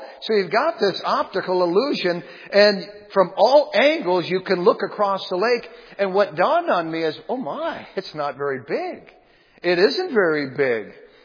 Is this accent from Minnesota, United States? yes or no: yes; Minnesota, United States; I grew up on a lake, all right? The lake I grew up on in Polk County, Minnesota, was a long, narrow lake.